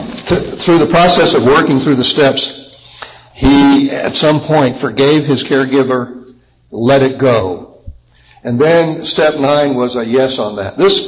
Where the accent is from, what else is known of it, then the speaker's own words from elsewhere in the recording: Pueblo, Colorado, United States; I'm from Pueblo, Colorado.